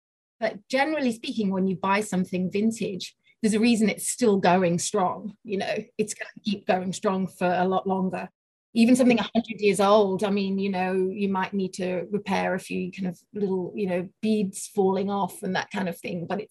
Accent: Sheffield, Yorkshire and the Humber, United Kingdom; accent: English; As you can tell by my accent, I'm English. I grew up in a city called Sheffield in the north of England, and we didn't have a whole lot of money.

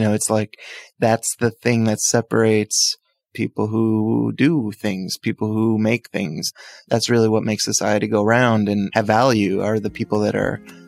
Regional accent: New York, United States; Yeah, I grew up in New York, so I have betrayed my background because I do like Dunkin' now, but I still prefer Starbucks.

